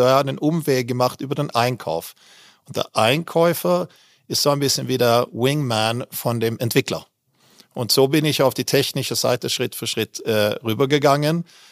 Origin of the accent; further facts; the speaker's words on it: Malmö, Skåne, Sweden; also born or lived in Västervik; Ich bin ja in Västervik geboren, habe nur ein Jahr dort gelebt und dann bin ich eigentlich in Malmö aufgewachsen.